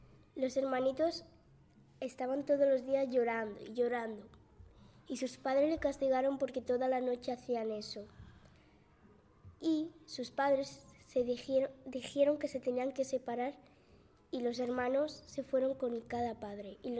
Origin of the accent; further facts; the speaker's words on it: Madrid, Community of Madrid, Spain; Soy una niña y vengo de Madrid